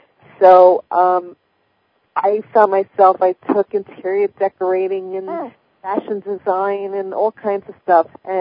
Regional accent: New York City, New York, United States; I was born and raised in New York City. I come from a large Italian family and Roman Catholic background where this intuition stuff doesn't fit.

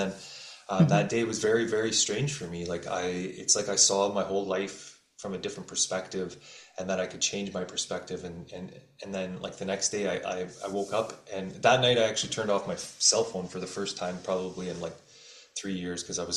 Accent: Ontario, Canada; growing up in Northern Ontario and like pretty small town and city

